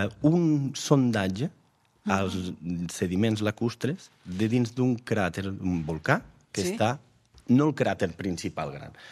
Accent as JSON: {"language": "Catalan", "town": "Batea", "region": "Catalonia", "country": "Spain", "said": "Jo de Batea, que som de secà, que no hi ha volcans"}